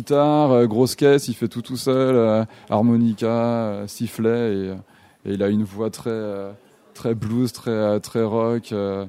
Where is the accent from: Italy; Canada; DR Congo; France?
France; Rennes, Brittany; parce que je suis originaire de Rennes, de Bretagne